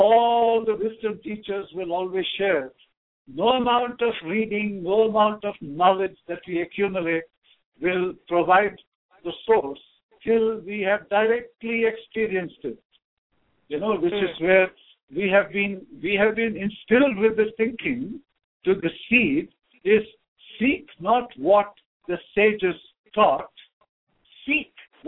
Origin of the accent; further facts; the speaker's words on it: Andaman and Nicobar Islands, India; growing up in the Andaman Islands, this is beautiful archipelago of islands between the mainland of India and Thailand.